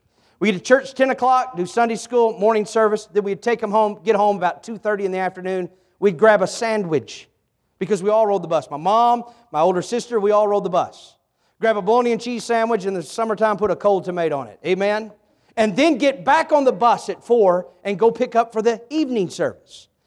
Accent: Campbell, Missouri, United States; 1975, we lived in a little town of Clarkton, but I grew up in Campbell.

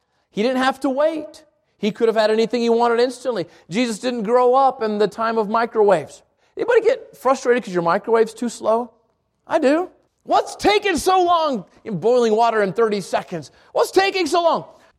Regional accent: South Valley, New Mexico, United States; I grew up in the South Valley. I understand that question. Can anything good come out of the South?

